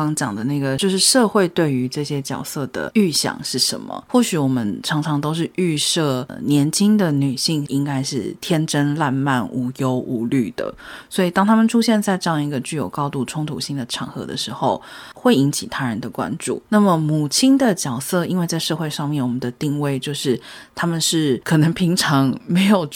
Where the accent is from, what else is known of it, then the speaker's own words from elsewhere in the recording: Hong Kong; 我们作为香港人